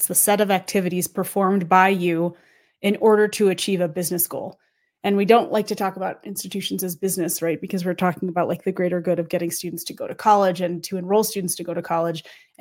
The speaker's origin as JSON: {"language": "English", "region": "Colorado", "country": "United States", "tie": "born or raised there", "said": "Coloradoan. Yeah, there's another syllable there. And Jeff, thank you for coming up to ski with me in my hometown"}